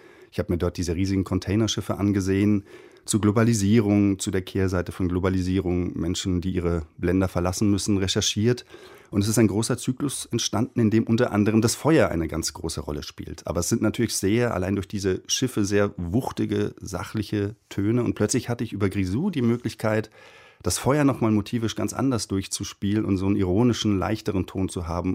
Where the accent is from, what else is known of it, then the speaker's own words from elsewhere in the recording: Bavaria, Germany; Ich bin in Bayern aufgewachsen, da kam das.